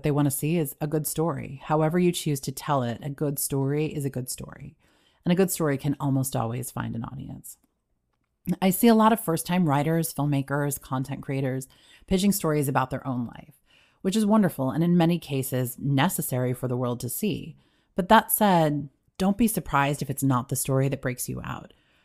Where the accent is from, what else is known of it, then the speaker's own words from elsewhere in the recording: Detroit, Michigan, United States; moved away as an adult; now in Los Angeles, United States; When I moved from Detroit to LA a long time ago, I worked as an assistant at Dick Clark Productions.